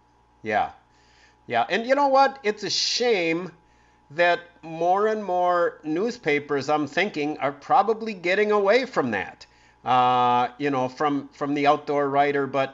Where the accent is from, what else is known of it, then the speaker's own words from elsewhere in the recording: Green Bay, Wisconsin, United States; You know I grew up in Green Bay, of course, and graduated in 76 from Green Bay Preble up there, but I grew up reading Dave Otto in the Green Bay Press Gazette.